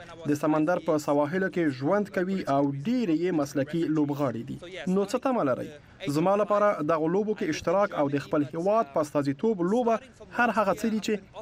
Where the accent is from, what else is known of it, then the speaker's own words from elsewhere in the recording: Afghanistan; now in Germany; زه یو افغان یم چې جرمني کې ژوند کوم.